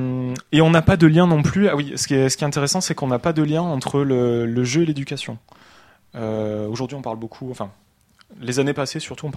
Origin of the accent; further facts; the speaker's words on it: South, France; Moi, je dis un jouet, je viens du Sud, j'ai un très bon accent, je dis jouets.